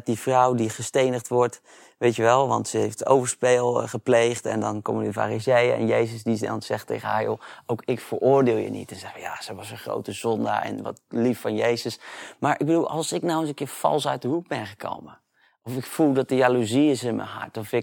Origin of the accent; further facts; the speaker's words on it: Netherlands; En ik denk dat dat voor ons als Nederlanders echt een grote challenge is.